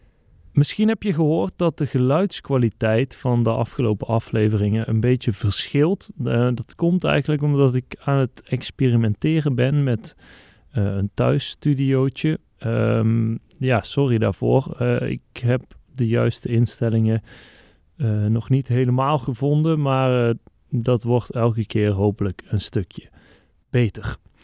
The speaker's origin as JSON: {"language": "Dutch", "town": "Eindhoven", "region": "North Brabant", "country": "Netherlands", "said": "Ik kom uit Eindhoven."}